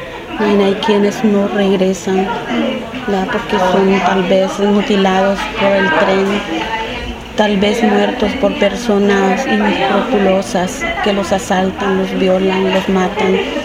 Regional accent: San Pedro Sula, Cortés, Honduras; Yo vengo de San Pedro Sula, Honduras.

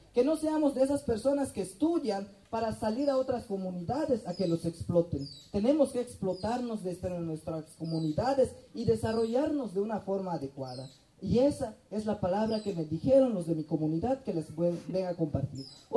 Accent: Kiste'il, Yucatán, Mexico; yo vengo de Quisteil, que es municipio de Yashkaba, una comunidad muy pequeña

